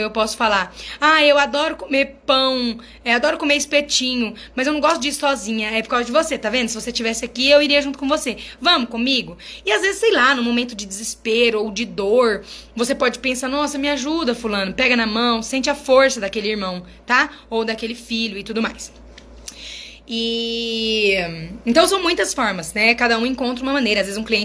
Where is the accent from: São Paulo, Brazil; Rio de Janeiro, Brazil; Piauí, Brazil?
Rio de Janeiro, Brazil; Tem sim, sou do RJ.